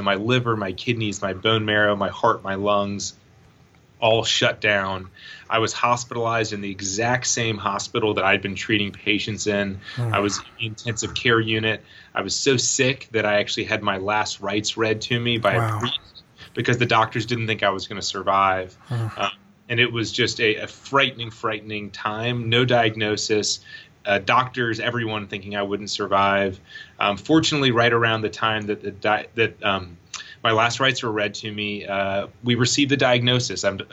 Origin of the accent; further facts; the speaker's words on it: Raleigh, North Carolina, United States; I grew up in Raleigh, North Carolina, and my lifelong dream was to play college football.